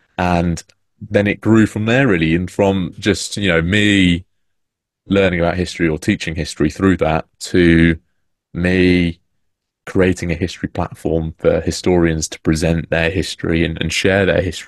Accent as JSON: {"language": "English", "town": "Peterborough", "region": "East of England", "country": "United Kingdom", "tie": "born or raised there", "said": "I've grown up in the shadow of Peterborough Cathedral, and I've always wanted to give back to my hometown, and to share the history that we have here."}